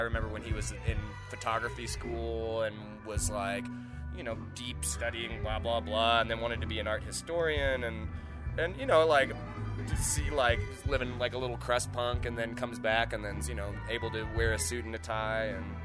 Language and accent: English; Texas, United States; I feel comfortable being, representing Texas and being Texan and don't feel shy about writing country music